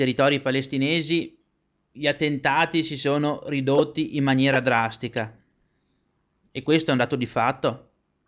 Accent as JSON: {"language": "Italian", "region": "Veneto", "country": "Italy", "said": "se a noi come Veneti venisse data la possibilità di riproclamare la Veneta Serenissima Repubblica in anche solo una provincia dell'attuale Veneto, noi lo faremo."}